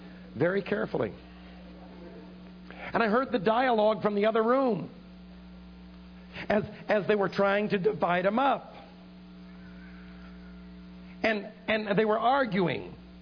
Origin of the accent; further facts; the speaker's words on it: New York City, New York, United States; born there; Sweetheart, I was born in New York City. That's not fair.